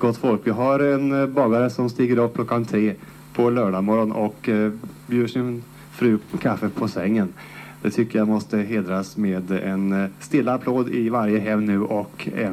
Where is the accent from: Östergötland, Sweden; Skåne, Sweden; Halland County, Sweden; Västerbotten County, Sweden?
Östergötland, Sweden; Vadstena; now in Linköping, Sweden; född och uppvuxen i Vadstena-trakten. Och efter ett antal år utanför länet, nu tillbaka igen. Den här gången bosatt i Linköping, där jag jobbar som gymnastiklärare.